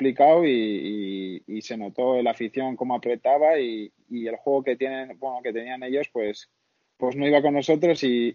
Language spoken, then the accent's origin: Spanish; Menorca, Balearic Islands, Spain; born there; Y bueno, pues decidieron irse a Menorca, donde vivieron 9 años.